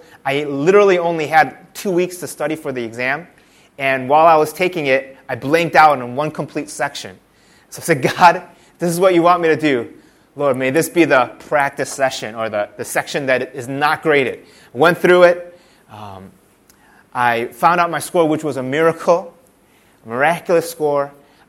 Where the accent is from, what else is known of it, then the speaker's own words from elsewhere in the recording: Chicago, Illinois, United States; I wanted to get back to my hometown, which was Chicago, and start working there.